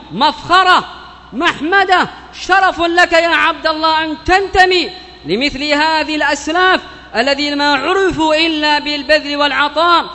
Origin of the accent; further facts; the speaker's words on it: Yemen; بلادنا اليمن